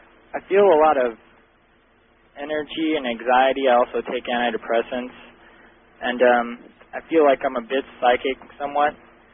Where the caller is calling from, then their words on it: Columbia, Missouri, United States; I'm from Columbia, Missouri. I'm 21 years old